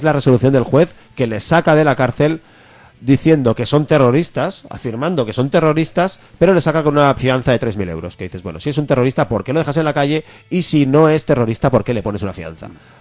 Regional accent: Spain; Soy español

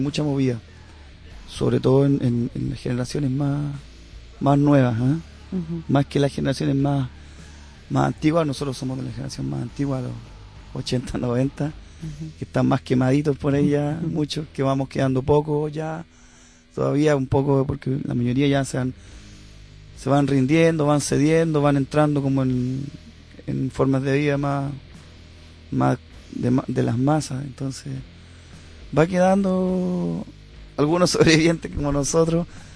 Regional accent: Chile; nosotros venimos de Chile, que es el último país de Sudamérica allá abajo.

